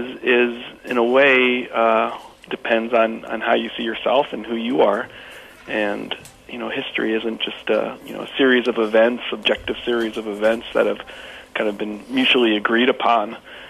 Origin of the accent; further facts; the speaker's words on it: United States; first of all, I'm an American